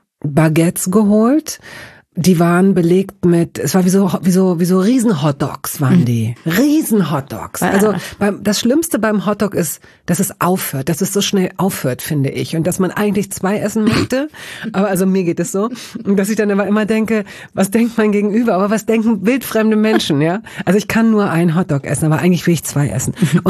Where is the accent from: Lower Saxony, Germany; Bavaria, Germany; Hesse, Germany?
Lower Saxony, Germany; Hanover; ich komme aus Hannover